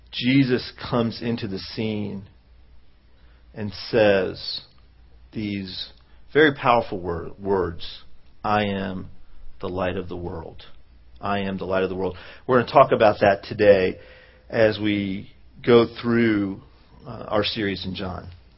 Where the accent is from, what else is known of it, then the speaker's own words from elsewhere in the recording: Dallas, Texas, United States; You know, I grew up in Dallas, went to Lake Hans High School, and then I went to SMU.